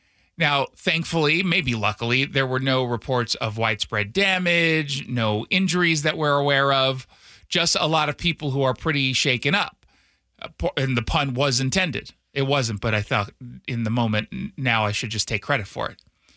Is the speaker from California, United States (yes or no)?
yes; California, United States; also born or lived in Los Angeles / Northridge; I know what I'm from California. I lived in Northridge I lived in LA for the Northridge earthquake. I ended up moving to Northridge